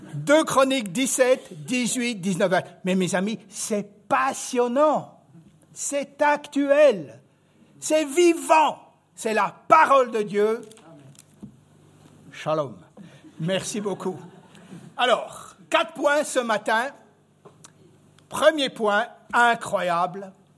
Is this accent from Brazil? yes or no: no; Switzerland; accent: Swiss; now in France; vous avez droit à un accent suisse ce matin. Parce que même 30 ans en France, ça m'a pas enlevé mon accent suisse.